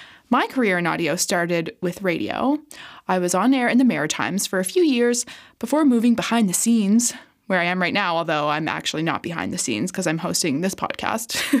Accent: East Coast, United States; And I'm allowed to say it because I'm from the East Coast and had no choice but to come here in order to work in this industry.

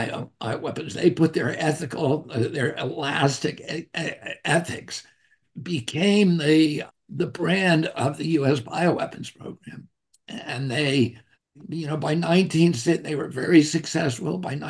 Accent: Hudson Valley, New York, United States; the falconers who I grew up with in the Hudson Valley

